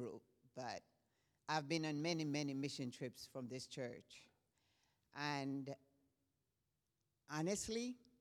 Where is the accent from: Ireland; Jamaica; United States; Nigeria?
Jamaica; I'm from Jamaica, where we do have a lot of poor people